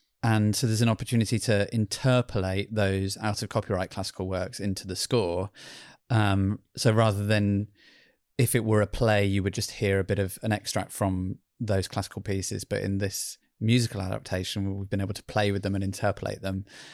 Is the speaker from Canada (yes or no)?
no; England, United Kingdom; I'm English.